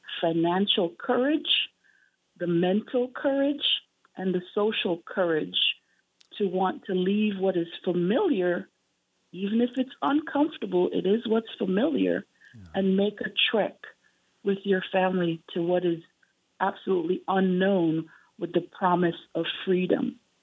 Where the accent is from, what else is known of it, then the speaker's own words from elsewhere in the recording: Jamaica; born there; I'm Jamaican born.